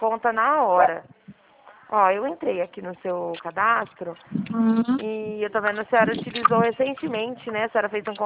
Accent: Dracena, São Paulo, Brazil; Eu sou de Dracena, estado de São Paulo.

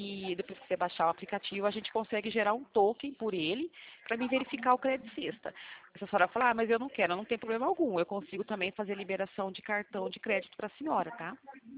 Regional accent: São Paulo, Brazil; eu sou aqui do estado de São Paulo

